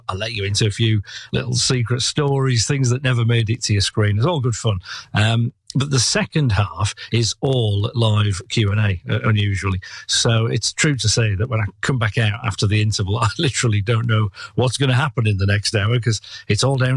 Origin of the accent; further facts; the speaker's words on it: Yorkshire and the Humber, United Kingdom; although I'm from Yorkshire originally, I was living in the Northampton area.